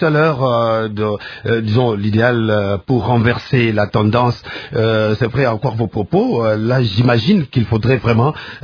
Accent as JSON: {"language": "French", "country": "DR Congo"}